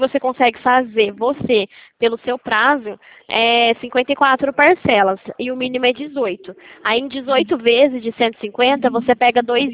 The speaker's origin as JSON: {"language": "Portuguese", "town": "Limeira", "region": "São Paulo", "country": "Brazil", "said": "Eu sou de Limeira, São Paulo."}